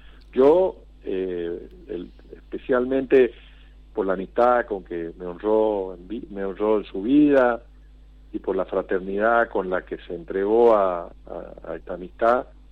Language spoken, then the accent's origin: Spanish; Goya, Corrientes, Argentina; Libres es igual a Goya, mi pueblo, ahí nos conocemos todos